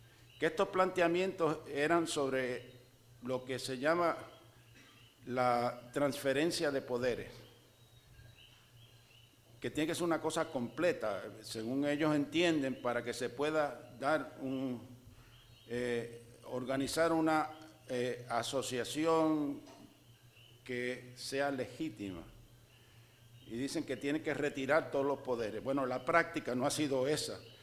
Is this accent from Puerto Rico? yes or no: yes; Puerto Rico; puertorriqueños tenemos otro derecho en nuestro carácter de pueblo: el derecho a la autodeterminación. Somos ciudadanos de Estados Unidos, que estamos en una posición especial